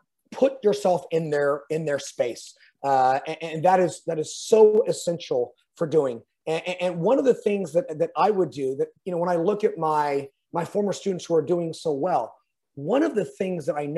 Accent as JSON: {"language": "English", "region": "California", "country": "United States", "said": "I'm a Californian."}